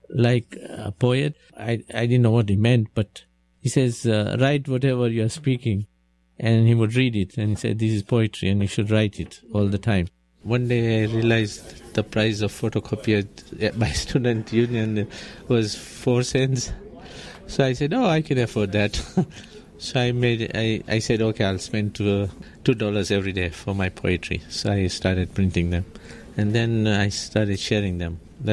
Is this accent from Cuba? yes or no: no; Tanzania; when I grew up in Tanzania, I was born in 1948, so I started schooling in 1954. And so it was still part of British colony